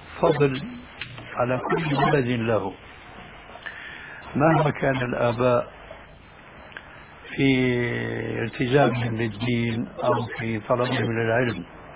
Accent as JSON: {"language": "Arabic", "town": "Damascus", "region": "Damascus Governorate", "country": "Syria", "moved": "yes", "said": "أنا هاجرت من دمشق إلى هنا لما نظرت أنه دمشق بدأت تنحرف"}